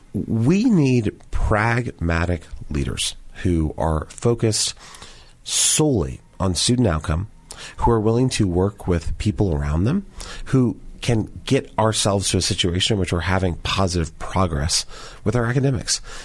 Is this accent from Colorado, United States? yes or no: yes; Denver, Colorado, United States; I grew up in Denver Public Schools. My mom was a teacher.